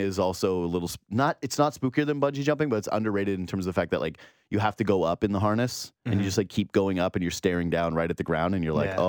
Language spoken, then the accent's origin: English; Whitehorse, Yukon, Canada; Again, I was from Whitehorse, Yukon.